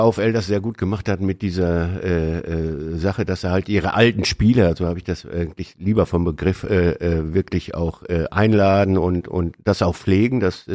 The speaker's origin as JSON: {"language": "German", "town": "Münster", "region": "North Rhine-Westphalia", "country": "Germany", "lives_now": "Bochum, Germany", "said": "Ja, Münsteraner und Bochumer."}